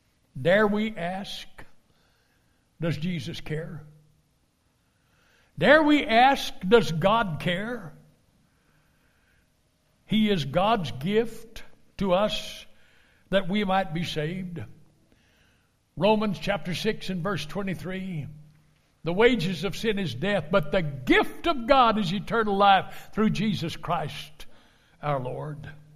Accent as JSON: {"language": "English", "region": "Texas", "country": "United States", "tie": "born or raised there", "said": "I think of what I grew up with in Texas, the locust tree."}